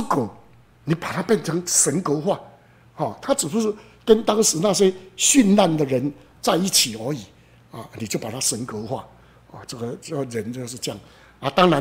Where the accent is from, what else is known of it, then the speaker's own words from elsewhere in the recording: Taiwan; 你看我们台湾人的信仰几乎都是在拜历史的伟人